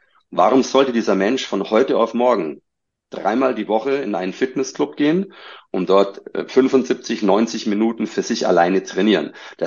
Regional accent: Bavaria, Germany; ich bin ja aus dem Süden Deutschlands, aus Bayern

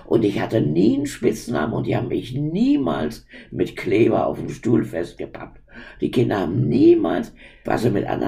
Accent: East Germany, Germany; accent: Berlin; Ich wollte ja gut sein als Ossi. Man musste gut sein als Ossi. Und man musste Deutsch sprechen, Hochdeutsch, kein Berliner, kein Sächsisch oder so.

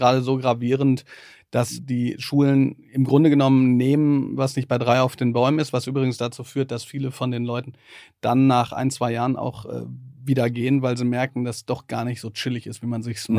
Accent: Herdecke, North Rhine-Westphalia, Germany; born there; Ich bin in Herdecke geboren im Krankenhaus

